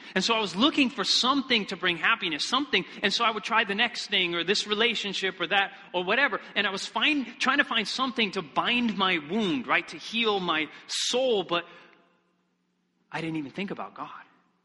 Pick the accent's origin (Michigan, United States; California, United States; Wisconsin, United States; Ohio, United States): Michigan, United States; But I come from Michigan originally. And so the weather there is colder in Michigan.